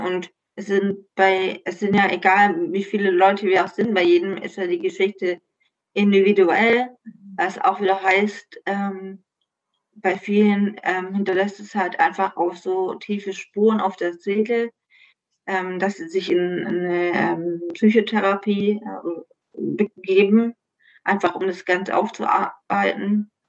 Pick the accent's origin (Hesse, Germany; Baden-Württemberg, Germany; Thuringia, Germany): Baden-Württemberg, Germany; now in Stuttgart, Germany; ich komme eigentlich aus Stuttgart, also ich bin vor 7,5 Jahren hierher gezogen. Ich komme aus dem nördlichen Schwarzwald und ursprünglich.